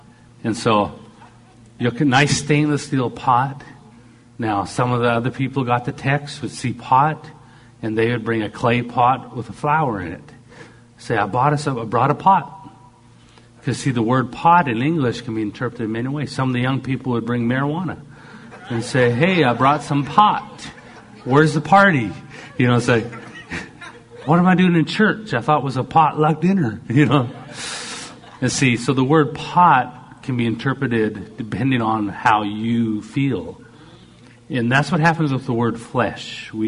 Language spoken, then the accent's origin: English; Canada; I'm Canadian. I have the flesh of a Canadian.